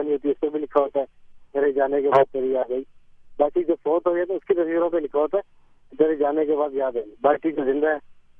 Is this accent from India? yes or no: no; Karachi, Sindh, Pakistan; جب ہم چھوٹے تھے جب میں چھوٹا تھا کراچی میں, تو وہ کراچی اس ٹائم تو بڑا پرسکون شہر تھا اور خصوصاً گارڈن پہ ہم لوگ چھوٹے تھے تو گارڈن پہ رہتے زیادہ تر